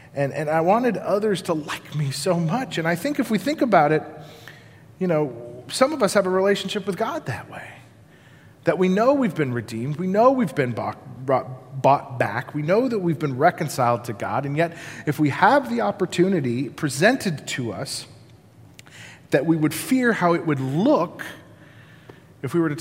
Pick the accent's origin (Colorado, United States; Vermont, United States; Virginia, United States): Colorado, United States; And I grew up in Colorado, and we were going to a party just outside of Boulder.